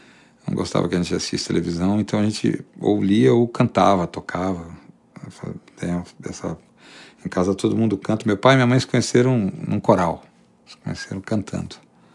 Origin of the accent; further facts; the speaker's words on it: Taubaté, São Paulo, Brazil; Também morei uma parte da minha infância em Taubaté.